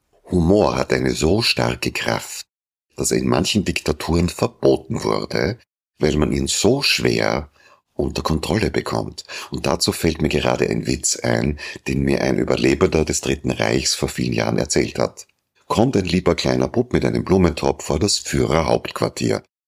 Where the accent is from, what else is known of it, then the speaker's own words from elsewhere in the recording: Vienna, Austria; Aber bei uns in Wien und im Umland, da gibt es eine vielseitige und geistesblitzige Variante, die so mancher Freundeskreis zu einer Kunstform erhoben hat.